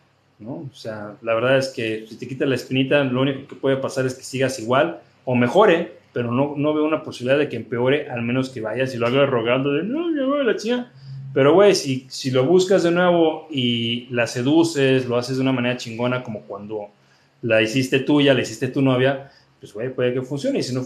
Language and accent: Spanish; Guadalajara, Jalisco, Mexico; now in Playa del Carmen, Mexico; soy de Guadalajara, pero en Playa del Carmen vivo